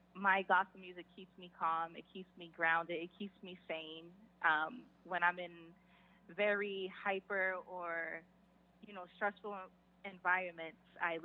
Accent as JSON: {"language": "English", "region": "Louisiana", "country": "United States", "tie": "born or raised there", "lives_now": "Boston, United States", "said": "I am originally from Boston. I was born here in Boston, but I spent most of my childhood in Louisiana. So... from both places, Boston, Louisiana area."}